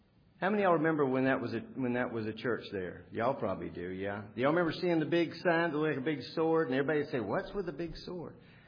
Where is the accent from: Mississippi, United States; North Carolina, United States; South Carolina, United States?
South Carolina, United States; West Columbia; I was born here in Columbia, raised in West Columbia, right on the frontage road down here